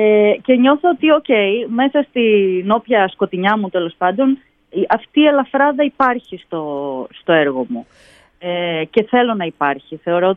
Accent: Corfu, Ionian Islands, Greece; Ως παιδί στην Κέρκυρα κάνεις αναγκαστικά, όχι αναγκαστικά, θεωρείται δεδομένο ότι θα κάνεις μουσική

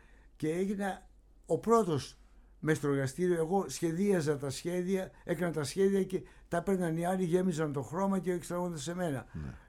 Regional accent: Pagkrati, Attica, Greece; Και μάλιστα γεννήθηκα και μεγάλωσα στο Παγκράτη, και ξαναγύρισα και πήρε ένα διαμέρισμα πάλι στο Παγκράτη.

